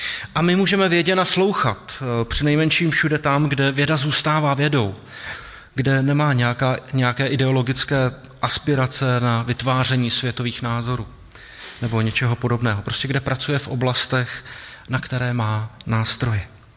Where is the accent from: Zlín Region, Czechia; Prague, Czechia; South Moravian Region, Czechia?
Prague, Czechia; někteří dokonce se, jako já, narodili v Praze a celý život prožili v Praze.